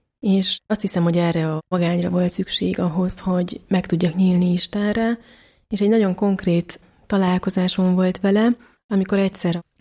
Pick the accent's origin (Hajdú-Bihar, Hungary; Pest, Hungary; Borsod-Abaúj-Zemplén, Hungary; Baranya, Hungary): Pest, Hungary; Piliscsaba; Pilis Csabán nőttem föl, 6 gyermekes családban, én vagyok a legfiatalabb. Keresztény család vagyunk, és Pilis Csaba is egy keresztény közeg volt már akkor is